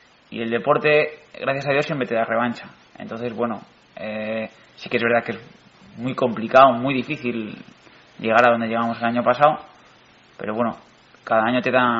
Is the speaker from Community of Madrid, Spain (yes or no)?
yes; Madrid, Community of Madrid, Spain; Yo que soy de Madrid, encima de mis padres de la zona